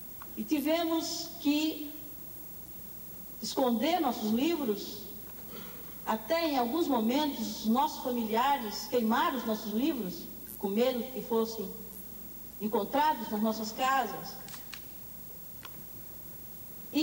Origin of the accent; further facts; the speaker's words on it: Northeast Region, Brazil; born there; Nascemos os dois no Nordeste